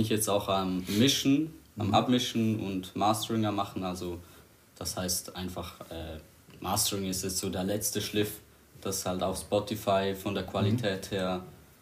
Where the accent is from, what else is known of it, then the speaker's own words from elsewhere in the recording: Switzerland; Wir kommen aus der Schweiz und nicht aus den Bronx.